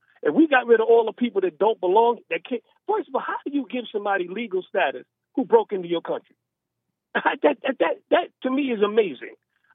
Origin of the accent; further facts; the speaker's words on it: United States; my people, and I just happen to be a black man, but I'm an American first.